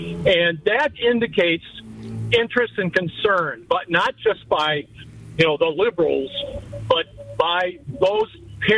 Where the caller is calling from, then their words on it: Milwaukee, Wisconsin, United States; Oh, I'm in Milwaukee.